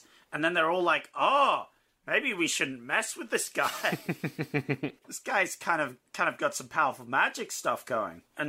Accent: Australia; Yeah, we're Australian.

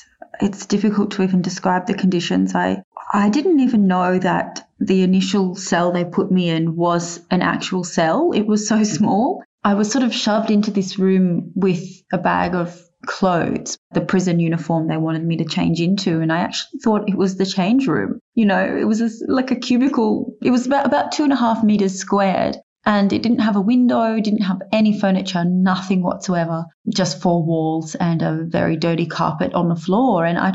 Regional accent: Australia; And I just assumed being an Australian, I'd be pretty safe.

